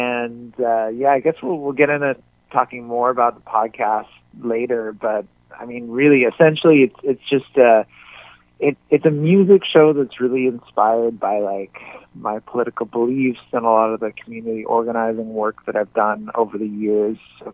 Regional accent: Toronto, Ontario, Canada; I grew up in Toronto

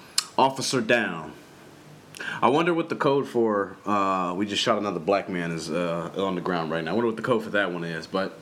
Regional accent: Australia; I'm an Australian guy.

